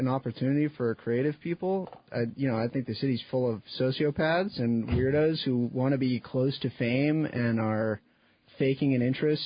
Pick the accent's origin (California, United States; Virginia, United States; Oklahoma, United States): California, United States; San Diego; also born or lived in Berkeley; now in Hollywood, United States; Yeah, I grew up in San Diego. I was living in the Bay for 8 years previous.